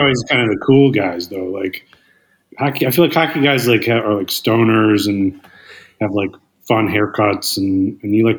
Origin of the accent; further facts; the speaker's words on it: Rocky River, Ohio, United States; From a town called Rocky River on the other side of the tracks, on the west side.